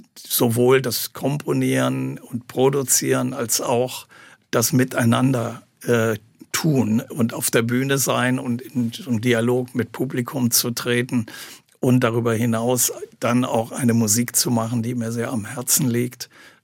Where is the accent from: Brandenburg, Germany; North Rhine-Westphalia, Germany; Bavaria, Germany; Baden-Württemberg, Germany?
North Rhine-Westphalia, Germany; Aachen; Zuerst in meiner Heimatstadt in Aachen, später dann in Köln.